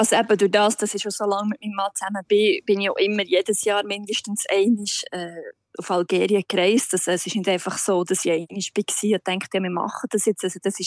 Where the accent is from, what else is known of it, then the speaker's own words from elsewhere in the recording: Switzerland; Aber als Schweizer ist man ja sehr, man hat den roten Pass, man kann immer wieder zurückkommen